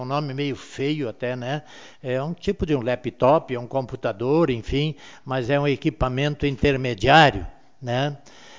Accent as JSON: {"language": "Portuguese", "town": "Arroio do Meio", "region": "Rio Grande do Sul", "country": "Brazil", "said": "Nós vamos dizer realmente, eu sou de Arroio do Meio, mas fica perto. Não, eu sou de Arroio do Meio."}